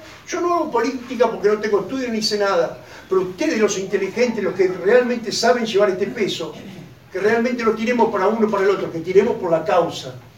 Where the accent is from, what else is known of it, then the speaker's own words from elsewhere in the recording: Argentina; somos una familia, somos argentinos y hay trabajadores.